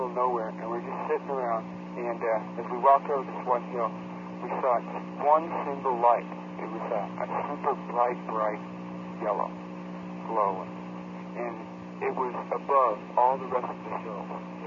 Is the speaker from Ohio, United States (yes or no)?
no; Colorado, United States; Okay, well, I'm from Colorado.